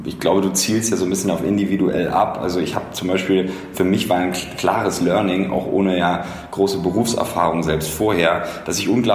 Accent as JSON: {"language": "German", "region": "Hamburg", "country": "Germany", "said": "Ich komme ursprünglich aus Hamburg, habe einen eher juristischen Background"}